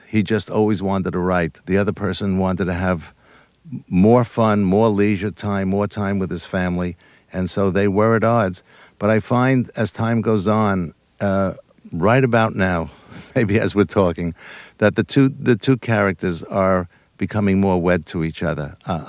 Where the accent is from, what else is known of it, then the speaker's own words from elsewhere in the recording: New York, United States; when I was growing up in New York, we lived on the third floor, so I walked up there.